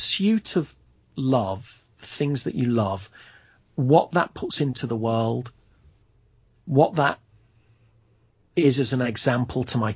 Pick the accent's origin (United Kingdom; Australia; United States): United Kingdom; Leicester, East Midlands; now in London, United Kingdom; Yeah, I've lived here a long time, but I'm from Leicester originally.